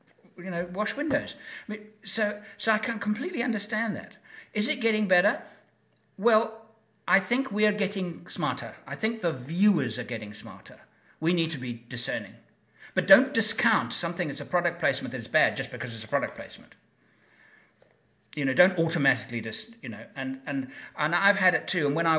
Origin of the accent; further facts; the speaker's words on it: England, United Kingdom; You know, because I'm an English person.